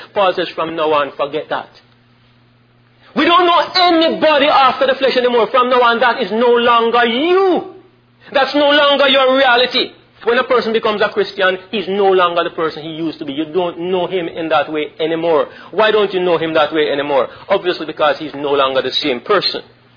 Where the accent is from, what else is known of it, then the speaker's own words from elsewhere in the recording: Jamaica; I'm Jamaican.